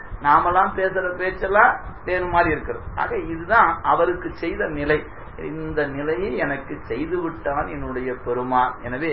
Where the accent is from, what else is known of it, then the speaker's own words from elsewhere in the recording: Bhavani, Tamil Nadu, India; நாங்க பிறந்து வளர்ந்தது அப்படிங்கிற சூழல்லாம் பாத்தீங்கன்னா, நம்முடைய பவானில மேற்கு தெருவில் தான் எங்களுடைய பிறப்பு வளர்ப்பு